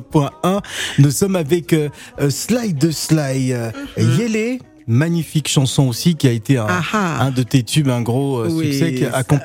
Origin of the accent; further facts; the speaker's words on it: Gagnoa, Gôh-Djiboua, Côte d’Ivoire; Ah, moi je suis bété de Gagnoua. Je suis de Gagnoua.